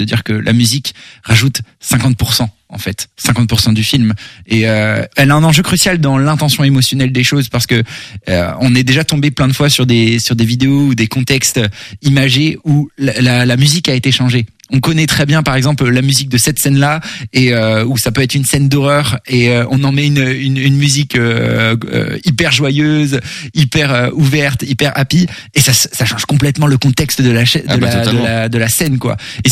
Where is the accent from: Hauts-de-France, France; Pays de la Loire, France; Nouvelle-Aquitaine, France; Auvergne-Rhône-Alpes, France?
Pays de la Loire, France; Angers; born or raised there; also born or lived in Nancy